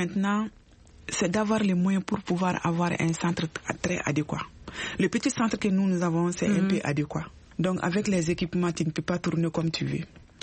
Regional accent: Mali; des chachets qui sont confectionnés chez nous au Mali

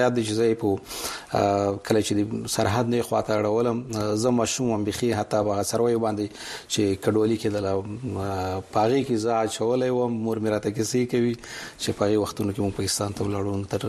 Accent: Khost, Afghanistan; also born or lived in Pakistan; زه د خوست ولایت يم، د خوست د لکنو د بدی خېلو په کلی کې پیدا شوم،

